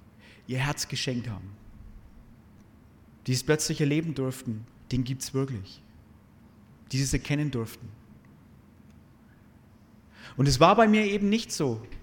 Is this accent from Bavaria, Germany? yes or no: yes; Bavaria, Germany; ich komme vom Bodenseehof. Bin kein Deutscher, sondern Oberfranke.